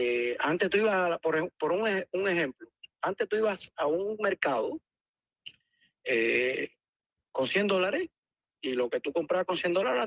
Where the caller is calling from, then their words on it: Kissimmee, Florida, United States; De aquí, de Kissimmee.